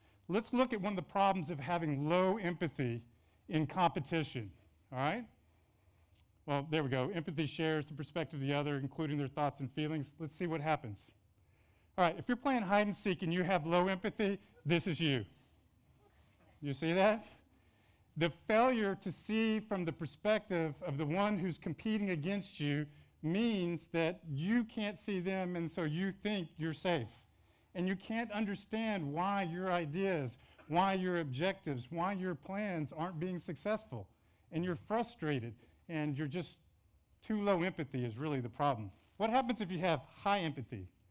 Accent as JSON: {"language": "English", "region": "Texas", "country": "United States", "tie": "born or raised there", "said": "I'm often assumed to be just a regular Texas guy. And although I grew up in Texas, my world and my views have changed."}